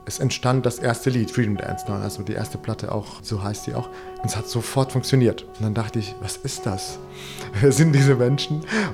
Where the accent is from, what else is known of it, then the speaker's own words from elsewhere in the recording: Lebanon; born there; German is a second language; Genau, ich bin ja im Krieg geboren. Also 82 war mitten noch im Bürgerkrieg im Libanon.